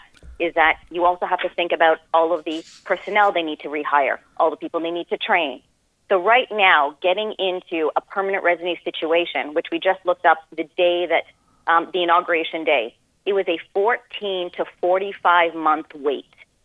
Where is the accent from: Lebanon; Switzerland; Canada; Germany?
Canada; now in United States; I'm Canadian.